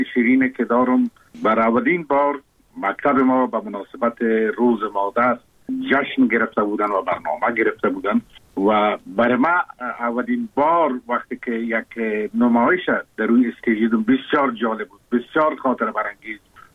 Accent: Kabul, Afghanistan; من زاده کابل هستم، در شهر کابل تولد شدیم، در اونجا رشدیم.

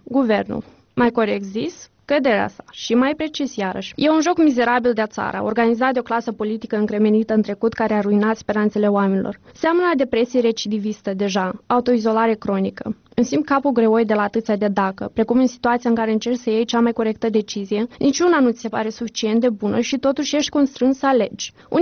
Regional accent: Chișinău, Moldova; moved away; În cei aproape 6 ani de când am plecat din Chișinău, scurtele vacanțe acasă au fost un fel de sărbătoare.

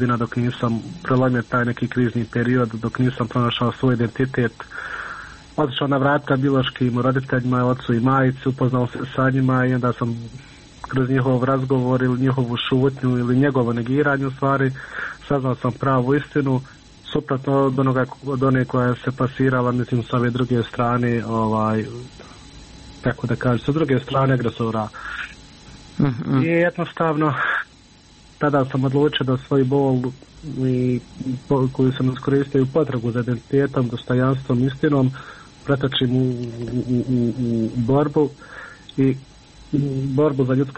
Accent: Bosnia & Herzegovina

